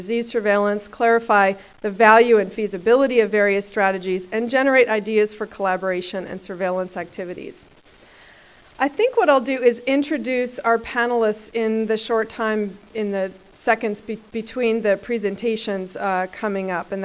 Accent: California, United States; I'm going to be moderating for the session, and I'm from California.

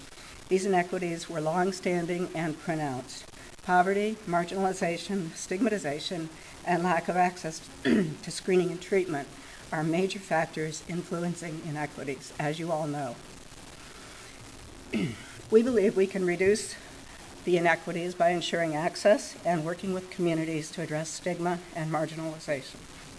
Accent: Portland, Oregon, United States; I'm from Portland, Oregon. Portland is one of the major cities in Multnomah County.

